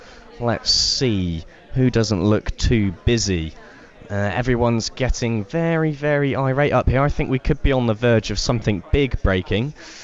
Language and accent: English; Witney, South East England, United Kingdom; Now, to add a bit of context for you, I'm from Witney.